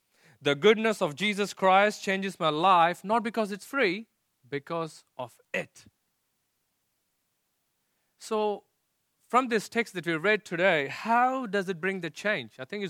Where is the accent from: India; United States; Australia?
India; You know, I come from India and they all talk about conversion.